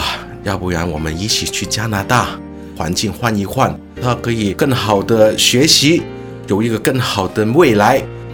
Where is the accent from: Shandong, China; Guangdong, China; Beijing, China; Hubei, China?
Guangdong, China; Shenzhen; 我1982年出生，我生在深圳，爷爷奶奶跟我妈妈跟我姐姐一起住的，爸爸就在香港工作。